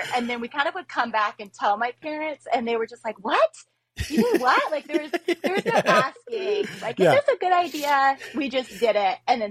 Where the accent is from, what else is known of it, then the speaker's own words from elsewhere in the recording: Beggs, Oklahoma, United States; So I'm from Beggs, which is a little further south, but only by probably 20, 25 minutes. So okay. I've kind of been local to this area my whole life.